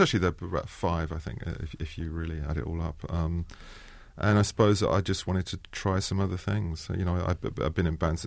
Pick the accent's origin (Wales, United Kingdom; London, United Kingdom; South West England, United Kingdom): London, United Kingdom; I grew up mostly in London.